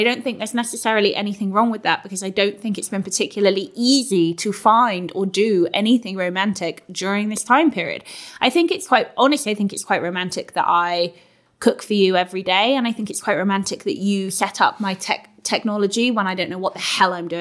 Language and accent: English; London, United Kingdom; now in Northampton, United Kingdom; I'm a Londoner, and like I live now in Northampton with James